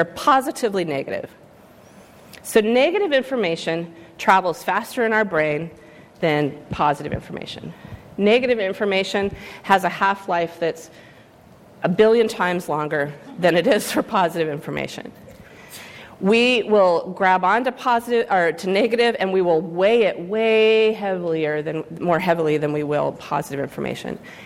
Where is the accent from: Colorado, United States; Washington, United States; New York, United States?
Washington, United States; Seattle; I'm from Seattle, so, you know, trying to go to sleep.